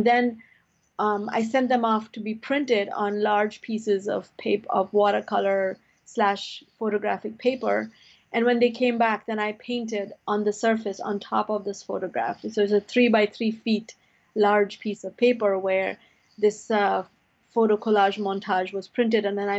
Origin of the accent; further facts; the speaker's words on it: India; I come from India